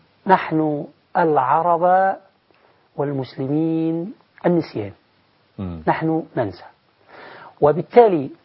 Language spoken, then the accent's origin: Arabic; Egypt; أخذوا الكفاءات الموجودة عندنا في مصر هنا ونقلوها إلى هناك